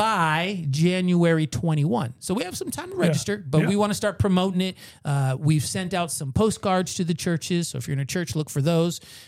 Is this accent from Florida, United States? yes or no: yes; Florida, United States; also born or lived in Maryland / Thailand; I was born and raised in Florida. I did move to Maryland for 2 years